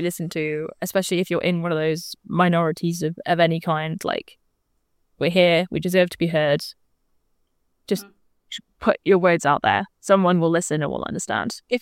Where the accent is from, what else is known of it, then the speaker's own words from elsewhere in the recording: Wales, United Kingdom; because God knows I don't sound Welsh at all. I promise I'm not a fraud. I am from Wales.